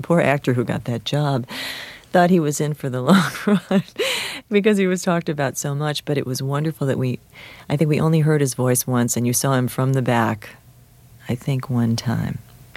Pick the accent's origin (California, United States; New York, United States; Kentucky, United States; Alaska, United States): New York, United States; Buffalo; because I grew up in Buffalo, and we're not exactly known for our ski slopes.